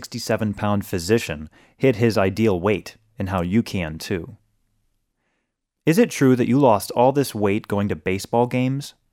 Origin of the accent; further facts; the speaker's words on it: San Diego, California, United States; I met him while attending a White House conference on faith-based and community initiatives in my hometown of San Diego.